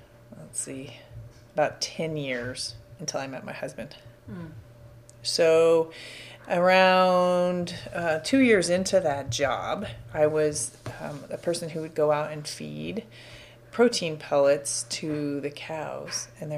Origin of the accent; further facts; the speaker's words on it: Denver, Colorado, United States; I grew up outside of Denver, Colorado, and went to a small liberal arts school called Colorado College.